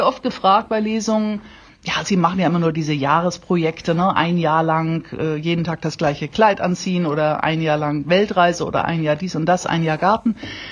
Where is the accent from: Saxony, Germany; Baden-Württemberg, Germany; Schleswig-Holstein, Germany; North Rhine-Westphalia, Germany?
Schleswig-Holstein, Germany; Ich bin gebürtige Schleswig-Holsteinerin und deshalb in Schleswig-Holstein. Es ist in jeder Hinsicht eine Heimkehr, was ich da mache.